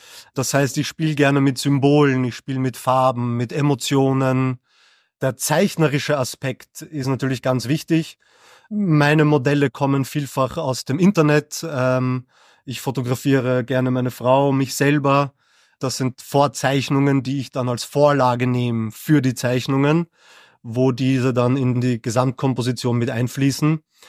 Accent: Vienna, Austria; born there; Ich bin in Wien geboren, bin aber Deutscher und Belgier

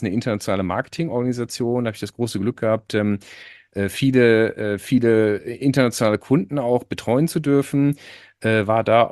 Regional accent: Minden, North Rhine-Westphalia, Germany; ich komme eigentlich aus Minden, Ostwestfalen, habe dort die Schule besucht, war bei der Bundeswehr, habe dann studiert in Karlsruhe, Wirtschaftsingenieurwesen. Da meine heutige Frau auch kennengelernt, sind dann nach Frankfurt gezogen

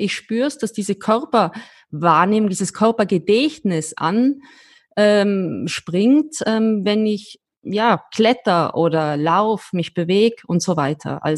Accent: Austria; ich bin als vor allem als Österreicherin wahnsinnig stolz

